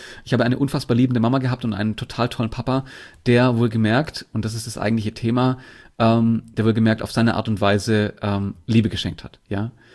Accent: Bietigheim-Bissingen, Baden-Württemberg, Germany; born there; Ich komme unter anderem aus Bietigheim-Bissingen, das ist Nähe Stuttgart. Da bin ich geboren worden.

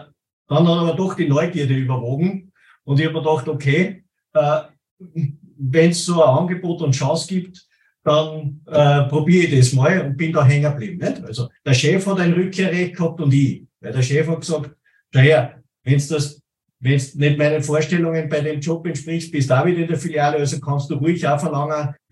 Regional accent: Salzburg, Austria; ich bin aus Bleinfeld bei Salzburg und Eugendorf bei Salzburg, das ist auch mal über den Hügel drüber

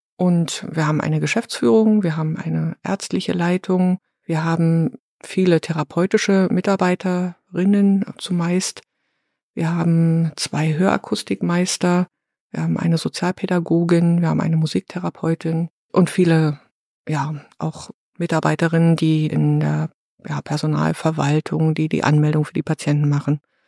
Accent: East Germany, Germany; ich bin im Ostteil des Landes groß geworden

